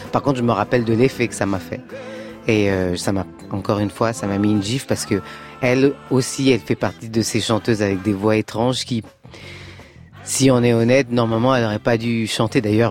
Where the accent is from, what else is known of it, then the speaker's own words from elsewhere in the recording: France; j'ai grandi en France, je suis française